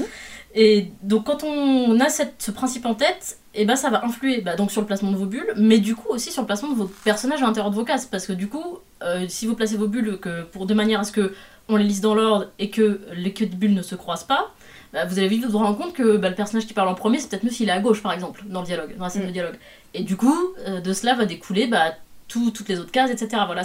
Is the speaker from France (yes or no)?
yes; France; on est des Françaises de France, on parle le français